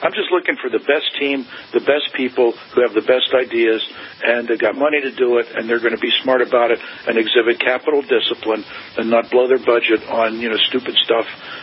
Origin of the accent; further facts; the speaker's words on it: Pittsburgh, Pennsylvania, United States; I grew up in Pittsburgh in the 1970s when Chuck Knoll was the coach of the Steelers.